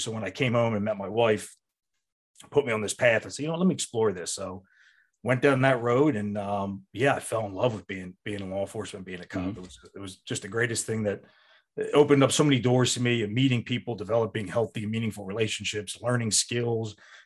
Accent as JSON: {"language": "English", "region": "Pennsylvania", "country": "United States", "tie": "born or raised there", "said": "So my only experience with police were growing up in the town I grew up outside of Philadelphia"}